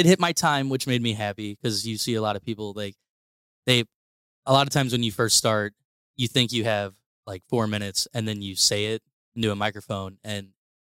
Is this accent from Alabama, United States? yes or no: no; St. Louis, Missouri, United States; now in Chicago, United States; I'm a comedian from St. Louis, now based in Chicago.